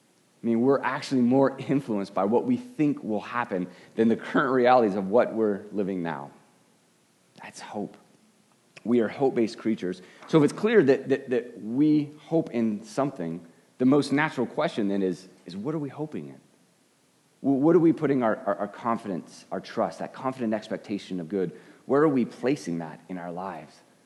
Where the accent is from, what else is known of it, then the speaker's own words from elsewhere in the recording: Arizona, United States; I grew up in Arizona. I'm an Arizona Cardinals fan.